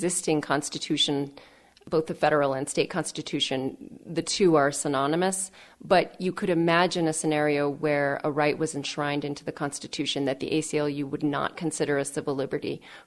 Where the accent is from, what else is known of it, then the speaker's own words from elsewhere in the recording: Missoula, Montana, United States; I grew up in Missoula, and my father was a professor, still is teaching at the University of Montana.